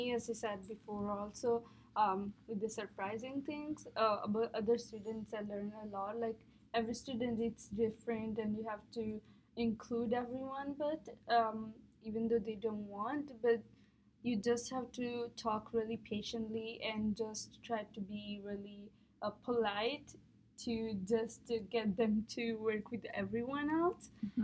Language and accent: English; Italy; English is a second language; actually I came from Italy, so completely different